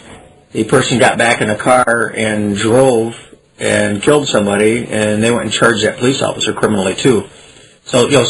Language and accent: English; Michigan, United States; I was born and raised in Shiawassee County, Michigan. I lived in an old house that was over 100 years old that was part of the Underground Railroad for slaves.